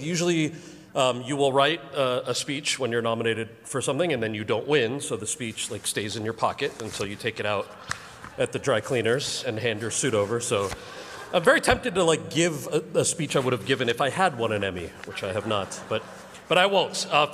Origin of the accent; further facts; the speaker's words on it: New Jersey, United States; I grew up in New Jersey. All right. As the American-born son of Indian immigrants.